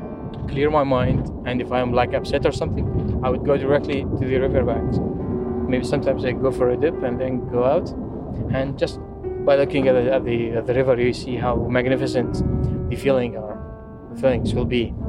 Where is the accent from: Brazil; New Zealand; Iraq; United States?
Iraq; Mosul, Nineveh; Where'd you grow up? Eastern Mosul.